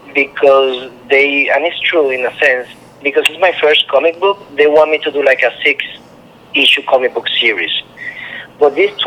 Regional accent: Puerto Rico; I'm Latino myself. I'm from Puerto Rico.

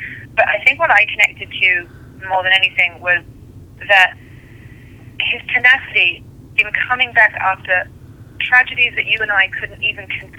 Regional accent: England, United Kingdom; also born or lived in Australia; now in United States; I was born and raised in England, and then I spent a lot of time backpacking around Australia, and then I came to America.

